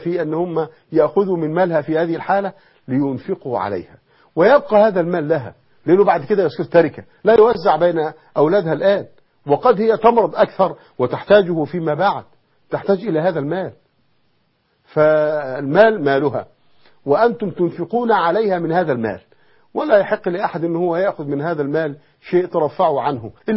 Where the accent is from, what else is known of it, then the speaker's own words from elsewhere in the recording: Egypt; ودي عادة عندنا في مصر أن أنت تدخل في جمعية